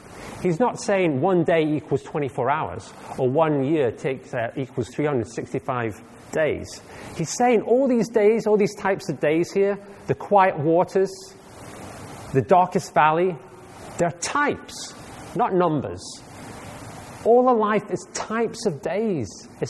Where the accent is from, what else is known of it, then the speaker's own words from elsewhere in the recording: Scotland, United Kingdom; I'm a Scotsman.